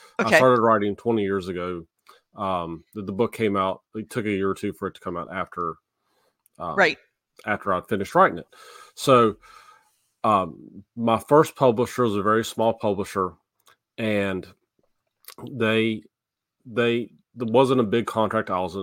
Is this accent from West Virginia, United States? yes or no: yes; West Virginia, United States; growing up in West Virginia, I was a big fan of West Virginia Mountaineers.